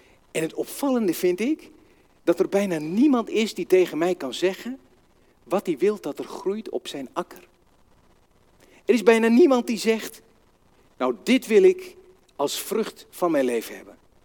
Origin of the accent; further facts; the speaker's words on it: Vroomshoop, Overijssel, Netherlands; Ik kom uit Vroomshoop, daar zetten we altijd een H voor een klinker.